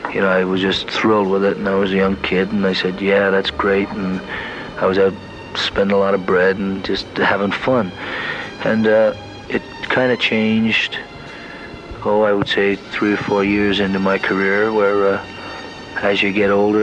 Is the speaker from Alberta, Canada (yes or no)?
no; Ottawa, Ontario, Canada; I was born in Ottawa, Canada, and I was writing back there while I was going to school